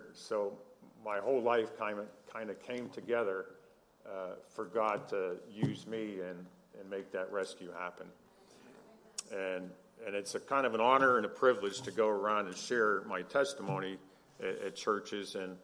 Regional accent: Pittsburgh, Pennsylvania, United States; You know, Pennsylvania, I'm from Pittsburgh. They had that plane crash in that field out there.

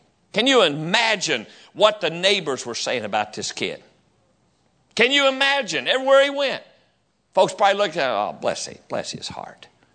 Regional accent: West Virginia, United States; I thank God for those years of growing up in West Virginia with nothing but a pot-bellied stove for heat.

